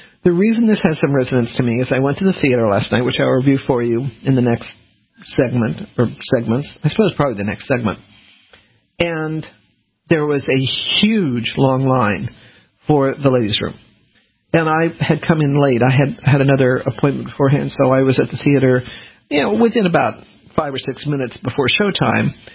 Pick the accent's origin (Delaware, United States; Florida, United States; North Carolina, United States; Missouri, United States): North Carolina, United States; So, but the joke is, well, we're from North Carolina. North Carolina's got a problem about this.